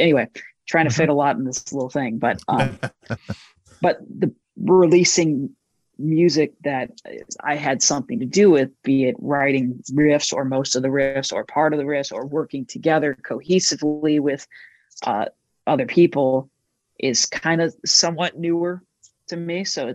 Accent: St. Louis, Missouri, United States; you know, growing up in St. Louis as a kid, I didn't like I had a like my first band.

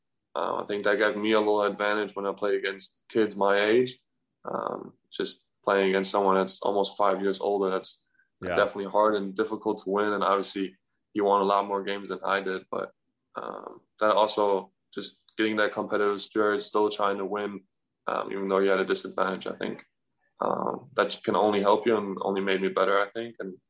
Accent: Germany; English is a second language; growing up in Germany

